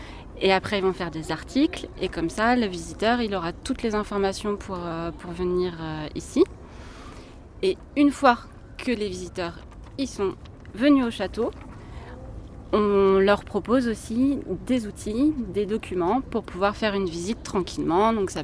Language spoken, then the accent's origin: French; Nantes, Pays de la Loire, France; J'ai 35 ans, je suis nantaise et j'aime beaucoup mon château.